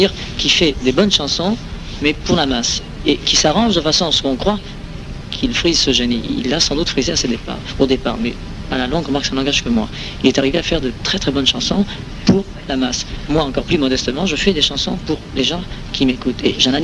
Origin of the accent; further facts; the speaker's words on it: France; je suis français quand même avant tout.